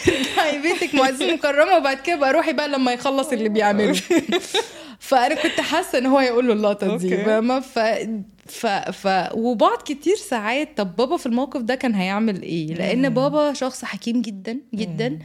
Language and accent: Arabic; Egypt; احنا عندنا في مصر لا لازم نروح نسال عليه العريس وكده